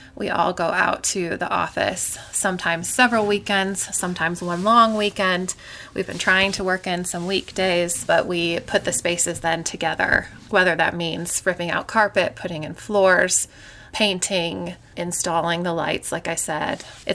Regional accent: Detroit, Michigan, United States; We grew up together in Detroit, Michigan, and it just so happens that we both live with our families now in South Carolina

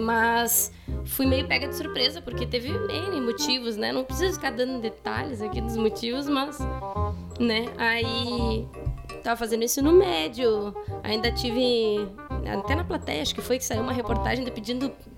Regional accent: Porto Alegre, Rio Grande do Sul, Brazil; also born or lived in Pelotas; Nasci, morei acho que até os 10 anos, mais ou menos, em Porto Alegre. E aí, depois, fui pra Pelotas. Morei 6 anos em Pelotas lá, né?

